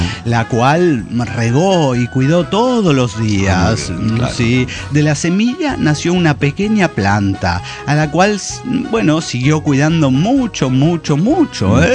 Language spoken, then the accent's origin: Spanish; Chile; Soy la chica de los Andes, Chile.